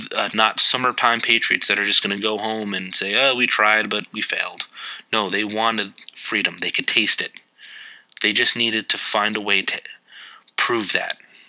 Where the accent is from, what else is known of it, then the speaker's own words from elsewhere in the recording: Delaware, United States; In my home state of Delaware